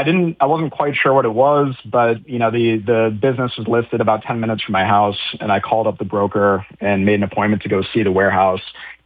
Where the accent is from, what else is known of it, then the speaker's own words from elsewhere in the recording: Michigan, United States; moved away as an adult; now in Connecticut, United States; Yeah, so I grew up in Michigan, outside Detroit. I then moved to New York after college.